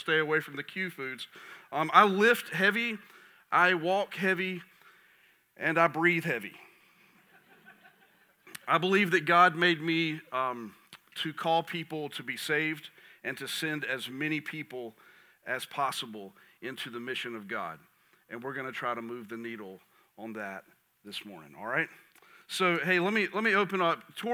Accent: Kings Mountain, North Carolina, United States; I grew up in Kings Mountain, North Carolina. I am 50 years old, and I have lived 48 of those 50 years here in North Carolina.

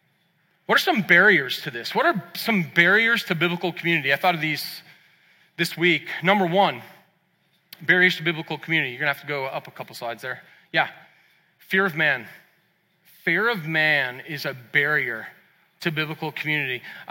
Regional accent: Boston, Massachusetts, United States; I'm an Irishman from Boston.

